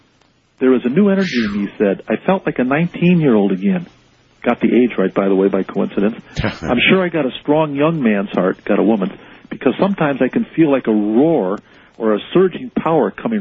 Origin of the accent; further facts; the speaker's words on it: Hawaii, United States; And I know speaking now as a Hawaiian, and I haven't done that much tonight. And when I wrote Miracle in Maui, I talked about Maui, Hawaiian concepts.